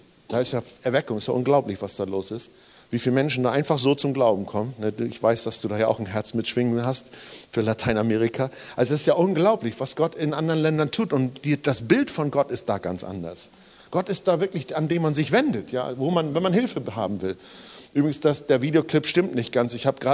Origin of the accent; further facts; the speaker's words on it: Saxony-Anhalt, Germany; Ich komme aus Sachsen-Anhalt, also es ist Lutherland, ja?